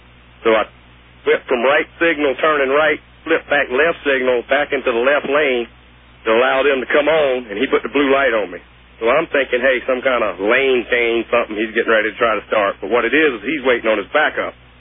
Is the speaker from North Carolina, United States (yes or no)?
yes; North Carolina, United States; I ain't robbed nobody. I'm a tourist from North Carolina. I'm on my way home.